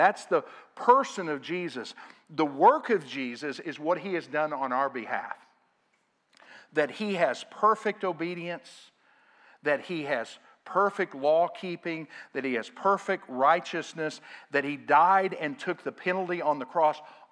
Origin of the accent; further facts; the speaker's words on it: Nicoma Park, Oklahoma, United States; I tell everybody I grew up in Choctaw because nobody knows where Nakoma Park is. And so I tell people, I grew up in Choctaw, and they say, oh, yeah, I know Choctaw. We actually lived right outside of Choctaw in that little town, Nakoma Park.